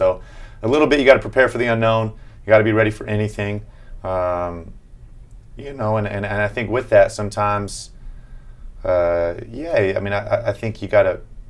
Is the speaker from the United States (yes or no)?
yes; San Diego, California, United States; Yeah, growing up in San Diego too.